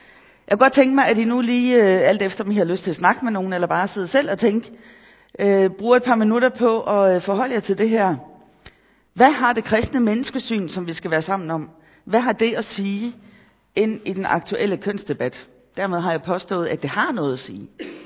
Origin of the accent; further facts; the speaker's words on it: Capital Region of Denmark, Denmark; Jeg er født og opvokset på Bornholm